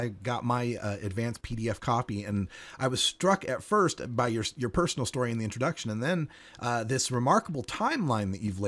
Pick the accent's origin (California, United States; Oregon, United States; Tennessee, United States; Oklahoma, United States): Oregon, United States; the other thing that happened in 2014 that's near and dear to my heart was my home state of Oregon